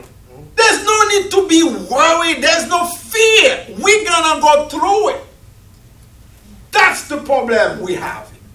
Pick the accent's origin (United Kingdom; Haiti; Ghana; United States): Haiti; when I was growing up in Haiti, I got 4 brothers and 3 sisters.